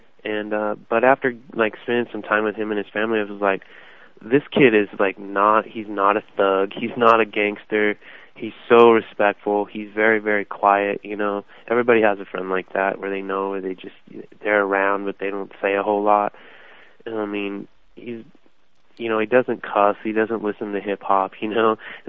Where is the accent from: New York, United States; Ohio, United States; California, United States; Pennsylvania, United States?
California, United States; There was nothing that he could have been warned that I was from California.